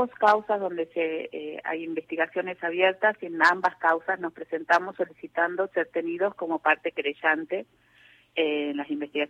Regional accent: Tucumán, Argentina; yo soy tucumana.

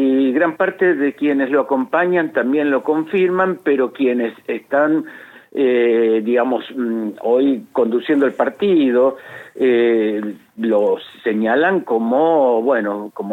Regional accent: La Plata, Buenos Aires Province, Argentina; now in Neuquén, Argentina; Sí, yo soy platense, pero ya con 30 y tantos años aquí en Neuquén. Sí. Así que, bueno, ya, ya digamos, con una vida hecha aquí en Neuquén.

